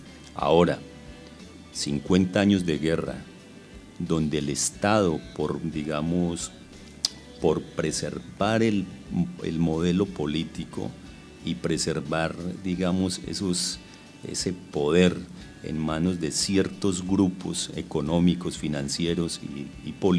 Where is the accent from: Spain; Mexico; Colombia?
Colombia; si nosotros como colombianos queremos aportar a la paz